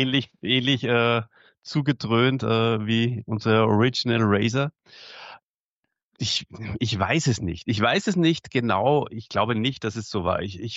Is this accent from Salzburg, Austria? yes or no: yes; Salzburg, Austria; now in Burgenland, Austria; komme ich aus Salzburg, aber ich wohne im Burgenland.